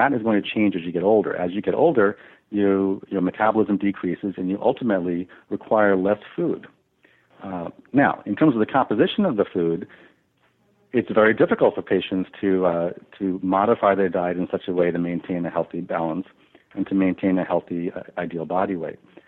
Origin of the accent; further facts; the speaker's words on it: New York, United States; I think in our society, you know, I was born and raised in Long Island